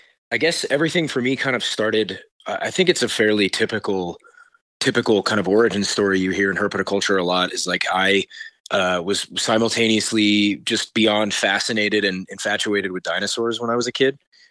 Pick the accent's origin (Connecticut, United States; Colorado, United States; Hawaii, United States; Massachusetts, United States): Connecticut, United States; New London; born there; I was born in New London, Connecticut, and my dad was in the Navy, and so that just happens to be where he was stationed when I was born.